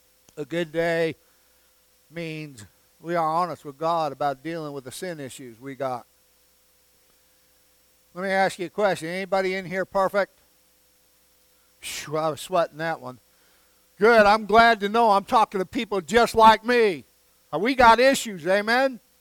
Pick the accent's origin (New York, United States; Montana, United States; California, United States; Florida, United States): New York, United States; I'm from New York.